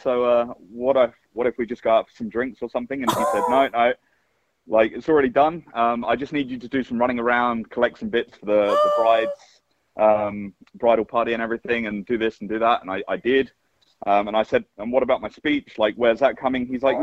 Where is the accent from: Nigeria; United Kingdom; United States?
United Kingdom; England; now in Australia; 2011, I moved from England to Australia, to get on with my life.